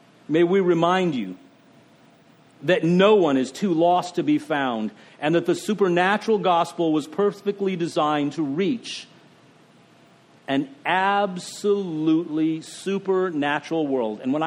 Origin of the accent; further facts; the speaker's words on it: United States; because we are so us-centered, we are so American-centric, that we believe if it's rough here, that means that Jesus has to come back because we're not allowed as Americans to go through the tough time